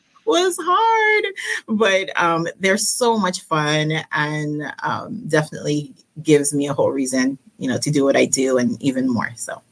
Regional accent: Kalihi, Hawaii, United States; I was born and raised in Hawaii, in a small town called Kalihi, and, definitely will always be home in my heart.

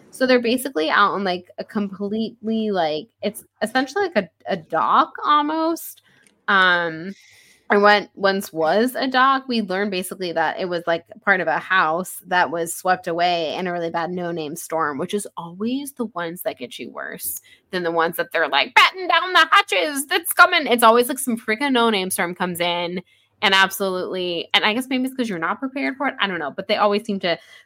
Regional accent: Florida, United States; And people do it all the time to me about, like, growing up in Florida. And I'm like, yeah, I'm from here.

